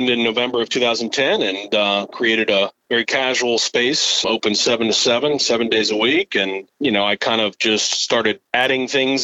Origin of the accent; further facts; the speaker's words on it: New Orleans, Louisiana, United States; moved away as an adult; now in Washington, United States; born and raised in the great city of New Orleans, and then left the Windsor Court Hotel in 98 to move to D.C.